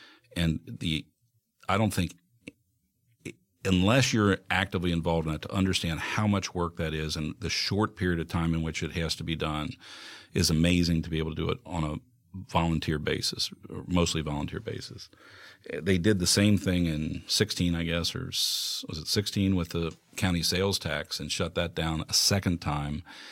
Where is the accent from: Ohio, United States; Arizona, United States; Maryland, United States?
Ohio, United States; Cincinnati; We had a home on Beaver Avenue in Pleasant Ridge for a short while that I lived till I was five. And then the rest of the years I grew up. Till I was, 18 at Beachview Circle in Kennedy Heights.